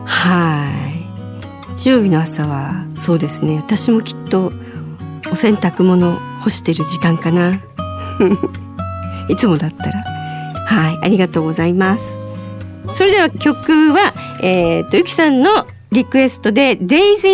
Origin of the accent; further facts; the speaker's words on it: Kanto, Japan; 私は関東で育ちましたので、